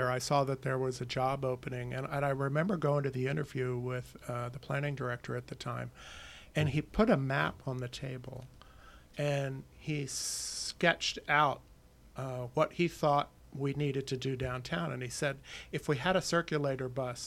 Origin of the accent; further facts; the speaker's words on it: Washington, District of Columbia, United States; Yeah, I'm from Washington, D.C.